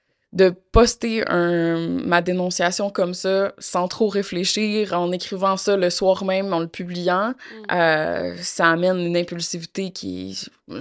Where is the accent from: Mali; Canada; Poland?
Canada; Quebec; accent: Québécois; je dois penser à chaque mot pour adapter mon accent québécois.